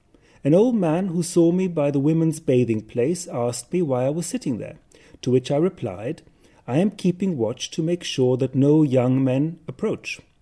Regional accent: Greece; first language German; English is a second language; I've done quite a bit of German, which is my mother tongue as well, and Greek, which is in a sense also my mother tongue. I grew up there.

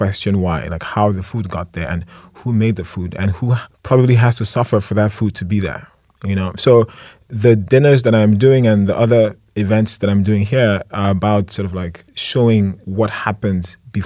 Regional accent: Nigeria; But I'm Nigerian. I cook Nigerian food.

